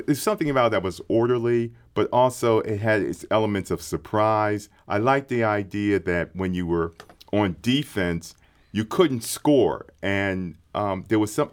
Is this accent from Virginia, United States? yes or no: no; Philadelphia, Pennsylvania, United States; My first experiences with the game growing up in Philadelphia.